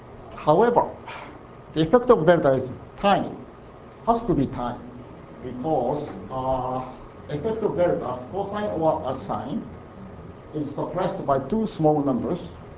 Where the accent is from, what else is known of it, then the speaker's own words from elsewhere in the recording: Brazil; English is a second language; So I'm come from Brazil.